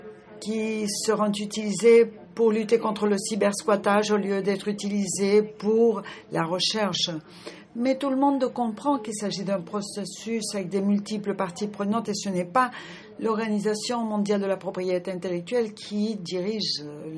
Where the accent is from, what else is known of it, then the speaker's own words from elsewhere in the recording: Nigeria; je viens du Nigeria.